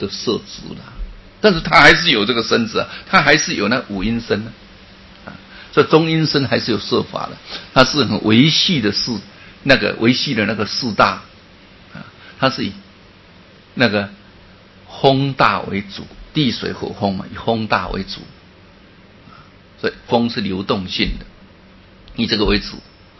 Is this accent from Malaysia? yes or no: no; Taiwan; 哎，我们台湾人 也很不得了